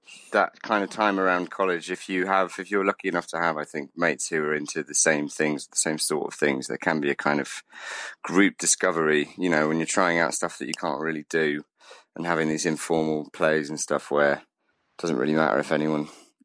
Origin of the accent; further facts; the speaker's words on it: Norwich, East of England, United Kingdom; also born or lived in Cambridge; I grew up in Norwich, mainly. I was born in Cambridge, and then when my little sister was born, when I was around five, we moved to Norwich